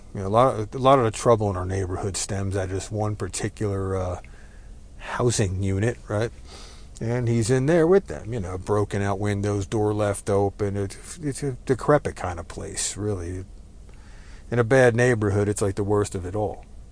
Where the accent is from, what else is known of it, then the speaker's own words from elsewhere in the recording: New Jersey, United States; now in Texas, United States; Fair warning, I am Texan by choice, but I was raised in New Jersey, so take cover.